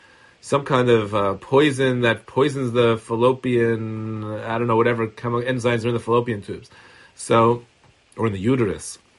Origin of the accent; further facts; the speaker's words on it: Brooklyn, New York, United States; I think when I grew up in Brooklyn, who was missing part of his nose.